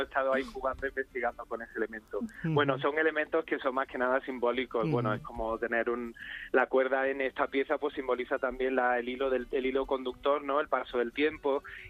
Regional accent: Córdoba, Andalusia, Spain; now in Madrid, Spain; Yo no soy madrileño, soy cordobés, pero vivo aquí desde hace mucho tiempo.

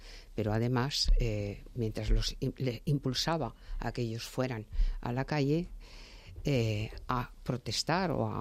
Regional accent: Basque Country, Spain; Yo que vengo del País Vasco, ¿no?

